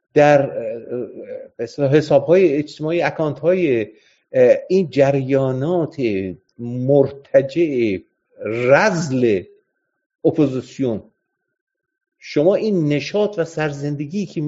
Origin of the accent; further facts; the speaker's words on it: Iran; moved away as an adult; ما سال وسط های دهه 60 ما از ایران اومدیم